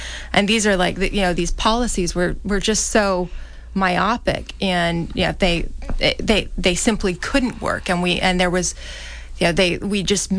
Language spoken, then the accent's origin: English; Utah, United States; born there; now in Newton, United States; So I was born in Utah. I'm the oldest of 6 kids.